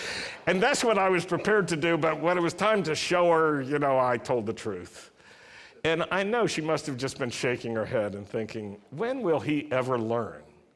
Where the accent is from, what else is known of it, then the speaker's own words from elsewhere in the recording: Virginia, United States; Now, this was hard growing up in Virginia and growing up at a time when fireworks were readily available around the 4th of July